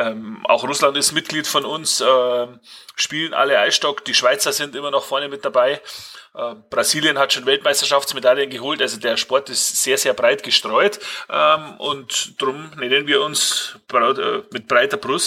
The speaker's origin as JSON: {"language": "German", "region": "Bavaria", "country": "Germany", "said": "Schriftlich fixiert ist das dann tatsächlich bei uns in Bayern und in Österreich"}